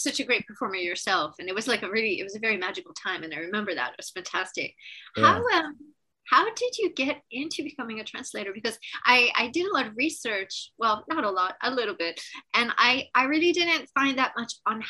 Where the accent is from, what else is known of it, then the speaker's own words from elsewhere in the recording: Massachusetts, United States; I'm not from New York City. My mother is. She was born in Coney Island Hospital, but I actually grew up in Massachusetts